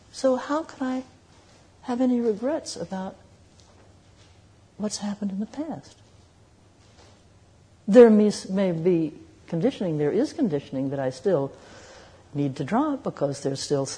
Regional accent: the South, United States; I come from the South where, you know, there are good families in the South, and, you know, and I wasn't one of them, right?

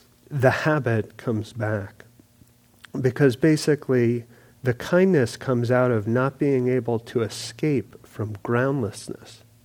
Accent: New York, United States; I grew up in New York. My parents were, I was out here, but my parents were there on 9/11.

